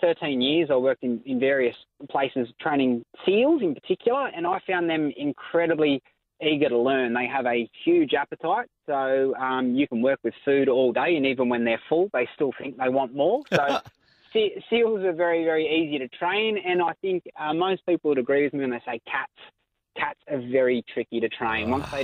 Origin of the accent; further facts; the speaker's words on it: Port Macquarie, New South Wales, Australia; But when the bushfires ripped through my hometown of Port Macquarie, we knew we had to get out there on the front line